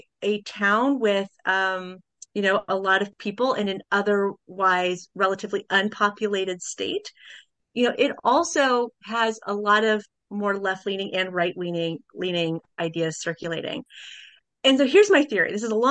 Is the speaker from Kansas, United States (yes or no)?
yes; Topeka, Kansas, United States; Topeka is the capital of Kansas. It's also my hometown.